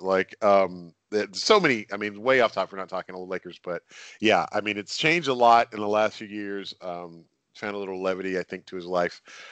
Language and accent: English; Texas, United States; Growing up in West Texas, that was, you know, the biggest city was Dallas, so we got all the Dallas sports on our local Fox Sports channel.